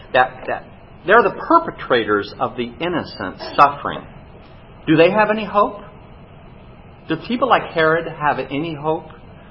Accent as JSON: {"language": "English", "town": "Hayward", "region": "California", "country": "United States", "tie": "born or raised there", "said": "But when I grew up in Hayward"}